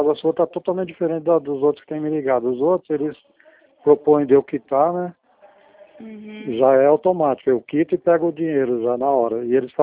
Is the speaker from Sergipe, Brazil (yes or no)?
no; Paraná, Brazil; born there; nasci perto, nasci 60 quilômetros de Maringá, nasci perto de Cianorte.